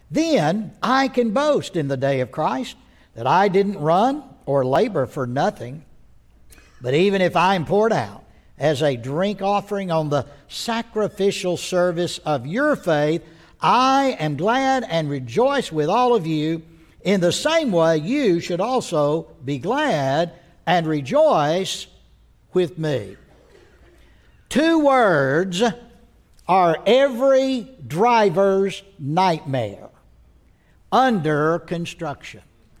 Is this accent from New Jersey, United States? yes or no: no; Texas, United States; Now, I know I'm from Texas. I've lived in Texas 50 years.